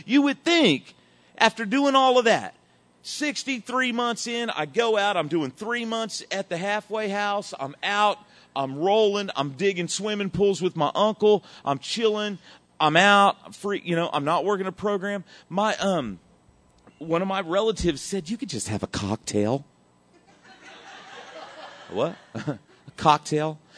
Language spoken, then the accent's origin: English; Wichita, Kansas, United States; I'm from Wichita, Kansas. We're poor. My mom's raising three kids and a couple alcoholics on one income.